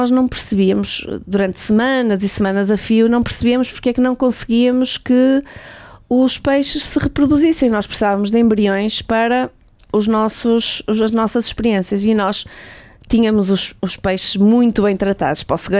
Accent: Portugal; Como boa portuguesa, não é?

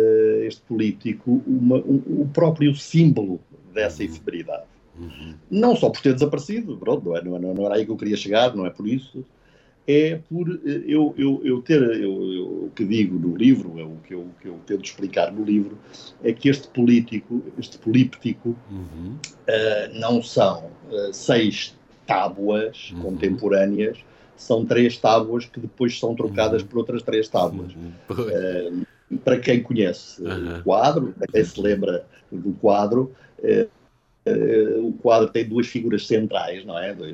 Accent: Beira, Portugal; hoje se calhar já é um termo que não será tão comum como era na minha juventude na Beira

